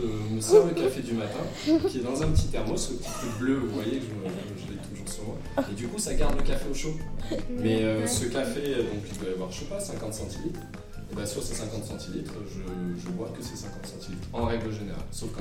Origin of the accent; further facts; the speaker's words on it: Clermont-Ferrand, Auvergne-Rhône-Alpes, France; Je suis de Clermont-Ferrand, en Auvergne.